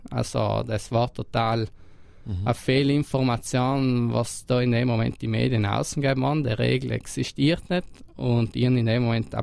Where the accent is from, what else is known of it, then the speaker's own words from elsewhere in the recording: South Tyrol, Italy; dass wir da 2026 die Olympiade bei uns in Südtirol hätten